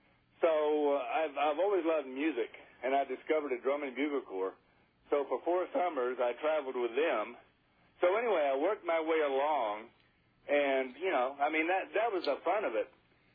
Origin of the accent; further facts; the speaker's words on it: New Mexico, United States; This was out-of-state tuition in Texas. I'm from New Mexico.